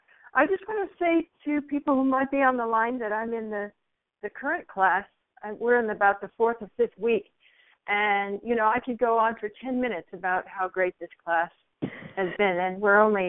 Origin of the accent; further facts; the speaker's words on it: East Coast, United States; But, you know, I'm from the East Coast.